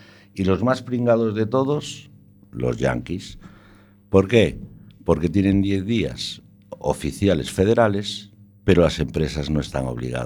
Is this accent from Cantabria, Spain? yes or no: no; Cea, Galicia, Spain; sobre todo son en Galicia las fiestas gastronómicas. La de mi pueblo, el pan de cea.